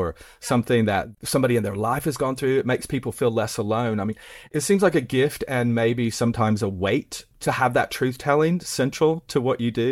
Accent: Bristol, Tennessee, United States; moved away as an adult; now in London, United Kingdom; I grew up in Bristol, Tennessee. Knoxville was like the biggest city that we would go. I mean, I've lived in London for a very long time now, but my whole family's still there.

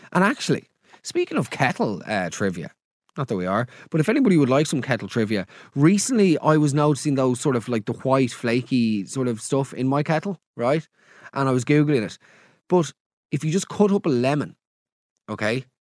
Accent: Dublin, Leinster, Ireland; I grew up in South Dublin, which won't come as a shock to anybody listening, lest I hide it with my accent.

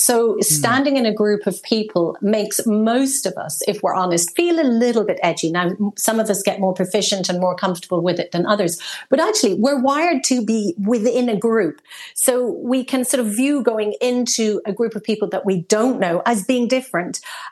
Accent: Munster, Ireland; born there; But I was born in West Cork

